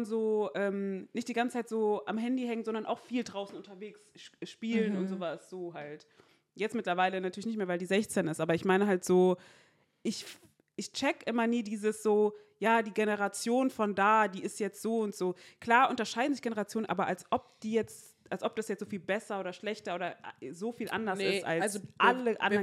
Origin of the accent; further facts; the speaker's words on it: Mainz, Rhineland-Palatinate, Germany; In welcher Stadt meinst du? In Mainz.